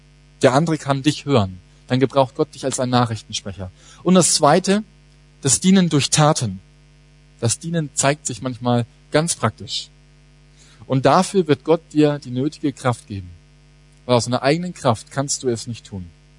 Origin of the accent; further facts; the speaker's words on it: Würzburg, Bavaria, Germany; Als ich meine erste Andacht gehalten habe als Jugendlicher in meiner Heimatgemeinde in Würzburg